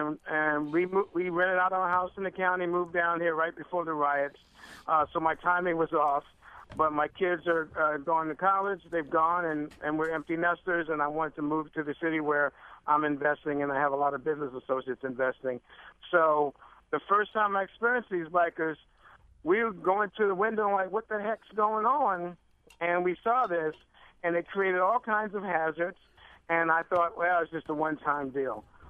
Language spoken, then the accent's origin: English; Washington, District of Columbia, United States; now in Baltimore, United States; I'm going to preface my comment first by saying I'm actually from Washington, D.C.